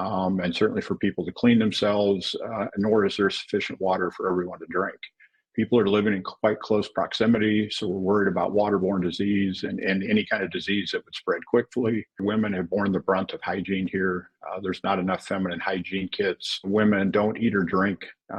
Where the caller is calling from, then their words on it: Rafah Governorate, Palestine; I'm joining you from the Rafah Governorate in southern Gaza